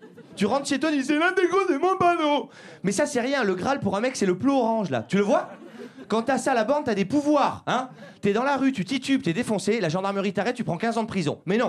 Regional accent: Saint-Émilion, Nouvelle-Aquitaine, France; je viens de Saint-Émilion. Vous connaissez Saint-Émilion?

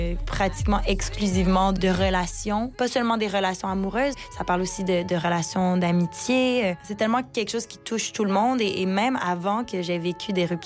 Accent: Montreal, Quebec, Canada; J'ai grandi à Montréal, alors bon, j'ai toujours baigné dans un univers très bilingue, très influencé par plusieurs cultures différentes.

